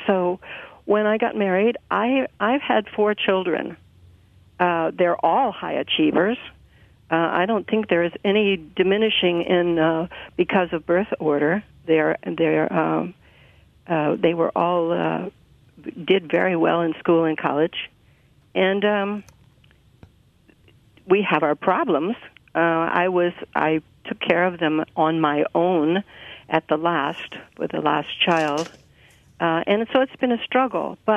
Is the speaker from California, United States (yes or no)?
no; Indiana, United States; I just remembering all the people in the neighborhood where I grew up in Indiana.